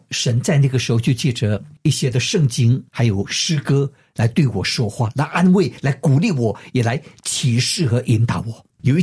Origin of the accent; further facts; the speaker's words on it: Malaysia; now in United States; 因为我在美国呀，对吧？我当时在想啊，我在美国，而且我是来自马来西亚， 我不是从中国过来的